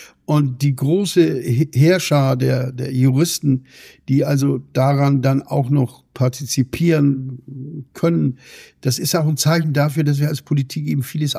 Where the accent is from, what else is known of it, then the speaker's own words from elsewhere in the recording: Elsdorf, Lower Saxony, Germany; in meinem Heimatort in Elsdorf